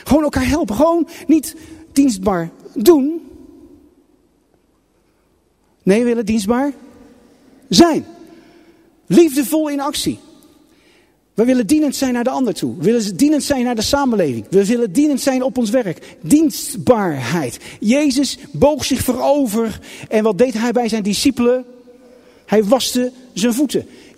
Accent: Netherlands; Ik ben een Nederlander.

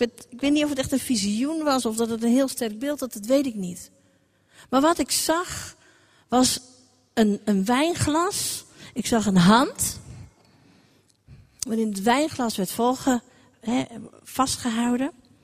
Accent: Gelderland, Netherlands; Bij ons in de Achterhoek zeggen we, om elkaar te zegenen, zeggen we wel eens gewoon: goed gewoon.

